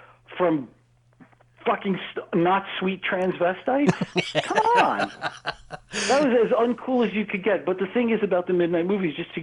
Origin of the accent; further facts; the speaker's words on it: Staten Island, New York, United States; in the town that I grew up in on Staten Island, Eltingville, we had a twin cinema.